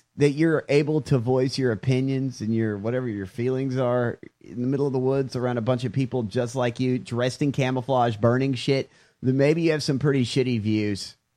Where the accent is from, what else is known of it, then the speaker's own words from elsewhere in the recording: the South, United States; Well, I'm from the South. I don't know if I've ever mentioned that on the show